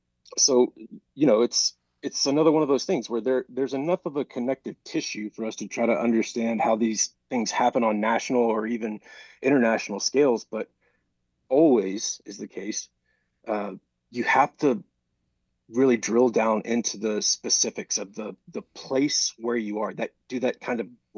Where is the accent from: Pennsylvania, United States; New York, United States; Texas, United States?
Texas, United States; Waco; I grew up in Waco, Texas, under, you know, in the George W. Bush years. There was a time in my life where I'm about as conservative as you could have been.